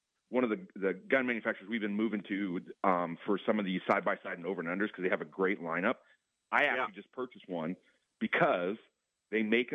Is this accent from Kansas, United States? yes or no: yes; Kansas, United States; And man, I'm a little jealous because I grew up in Kansas, so my experience was I shot a lot of quail growing up as a kid.